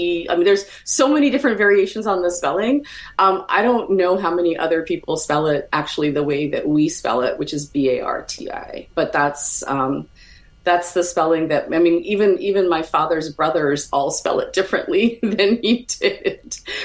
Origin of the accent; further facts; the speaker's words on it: Toronto, Ontario, Canada; moved away as an adult; also born or lived in Montreal / Edmonton; now in United States; Born in Montreal, raised also in Toronto, and then out in Edmonton, Alberta, where my family still is today. But I moved to the U.S. back in the 90s to go to graduate school at Rutgers University.